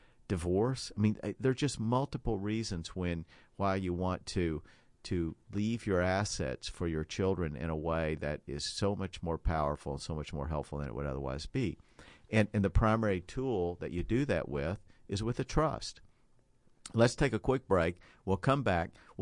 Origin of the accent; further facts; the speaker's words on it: Appalachia, United States; other people, many of whom I grew up with in Appalachia